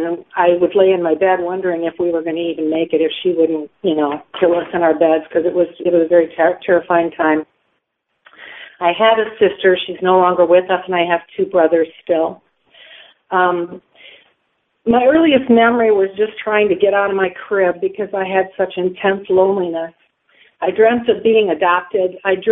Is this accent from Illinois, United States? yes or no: no; Wisconsin, United States; And where I grew up here in Wisconsin, I have 365 acres behind my house, so it's out in the country right by the Wisconsin River.